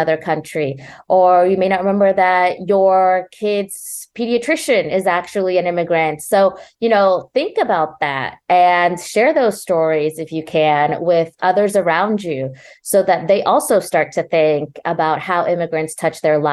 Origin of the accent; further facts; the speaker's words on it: Texas, United States; You know, it's really frustrating as a Texan, as someone who was in El Paso during the mass shooting of August 3rd, 2019